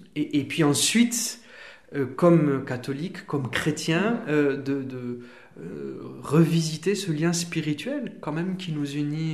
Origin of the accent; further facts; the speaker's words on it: Toulouse, Occitanie, France; born there; je suis toulousain de naissance, mais aussi de cœur